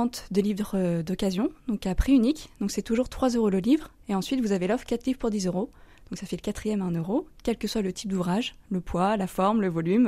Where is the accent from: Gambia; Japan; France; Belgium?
France; Poitiers, Nouvelle-Aquitaine; also born or lived in La Rochelle; parce que je suis de Poitiers et de La Rochelle.